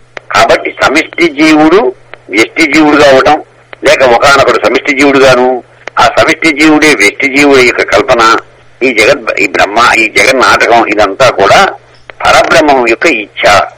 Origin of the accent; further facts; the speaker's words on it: Kuchipudi, Andhra Pradesh, India; నేను ఇక్కడి నుంచి మా నేటివ్ ప్లేస్ కూచిపూడి వెళ్ళాలి అనుకుంటా